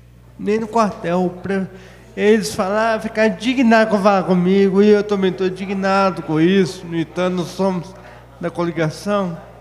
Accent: Ouro Preto, Minas Gerais, Brazil; Eu estou fazendo minha parte de cidadão, que eu sou de Ouro Preto.

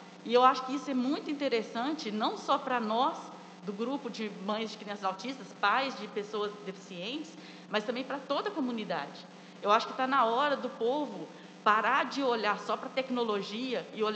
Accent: Cachoeira do Campo, Minas Gerais, Brazil; Eu sou de Cachoeira do Campo, não conheço todos os vereadores.

